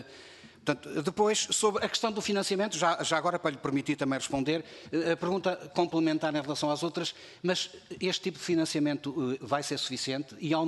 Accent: Vila Real, Portugal; Eu sou oriundo do interior do distrito de Vila Real, do interior norte, a caminho do Nordeste.

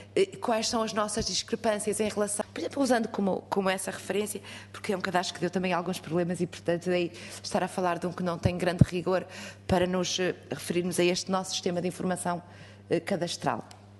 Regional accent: Norte, Portugal; eu sou do Norte e de uma zona onde há uma relação umbilical com a propriedade

